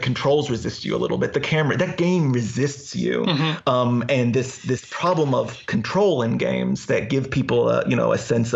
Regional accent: the South, United States; I'm from the South, but not really a part of gun culture in my family or anything.

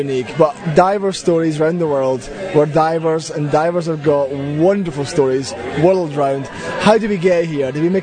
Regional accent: Scotland, United Kingdom; moved away as an adult; Well, I'm Scottish. I came here 14 years ago. I'm still here, and I'm still Scottish.

